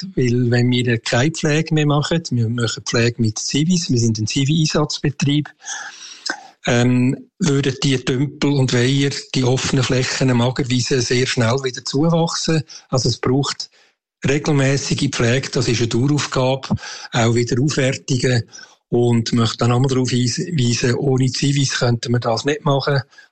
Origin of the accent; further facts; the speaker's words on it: Switzerland; von denen hat es eben viel, viel zu wenig bei uns in der Schweiz.